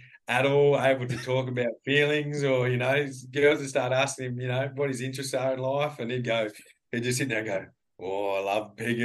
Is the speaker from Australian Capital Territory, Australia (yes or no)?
no; Queensland, Australia; I grew up in Western Queensland. We have a farm out there, but, you know, we're not farmers. We had cows and stuff on the farm growing up